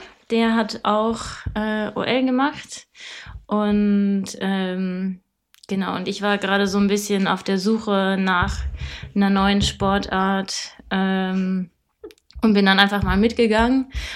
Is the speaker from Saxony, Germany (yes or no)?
yes; Dresden, Saxony, Germany; ich bin in Dresden aufgewachsen. Und auch seitdem ich 7 bin, laufe ich für TU.